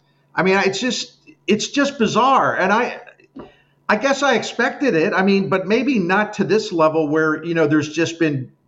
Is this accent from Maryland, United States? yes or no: yes; Baltimore, Maryland, United States; not because I grew up in Baltimore and I have friends and family that love the Ravens